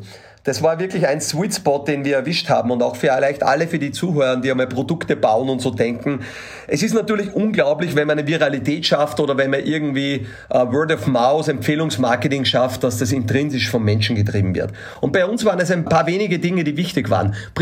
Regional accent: Austria; da muss man auch lästig sein, so würde ich sagen, als Österreicher.

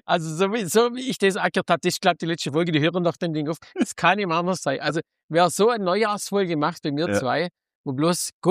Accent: Baden-Württemberg, Germany; Wir kommen ja hier aus Baden-Württembergisch Ecke

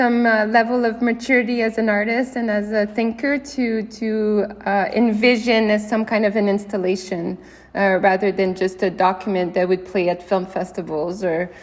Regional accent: Canada; Well, definitely growing up in Canada, the Group of Seven is the kind of the first reference you have of painting and Canadian art in general.

